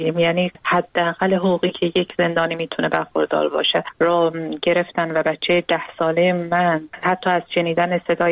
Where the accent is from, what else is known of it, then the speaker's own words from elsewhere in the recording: Iran; برای اینکه من یک ایرانی هستم